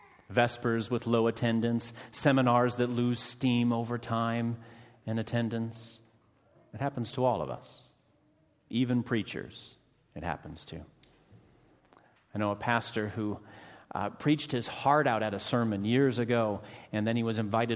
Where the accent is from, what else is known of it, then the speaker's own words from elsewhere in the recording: Mingo, Iowa, United States; I was a part of the youth choir there in my hometown of Mingo, Iowa.